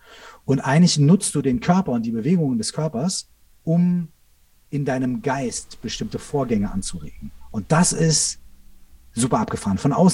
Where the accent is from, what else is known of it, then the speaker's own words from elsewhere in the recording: Minden, North Rhine-Westphalia, Germany; Ich weiß noch, wie ich mal, bei uns in Minden gab es früher keinen Vinylladen, also es gab keinen Plattenladen.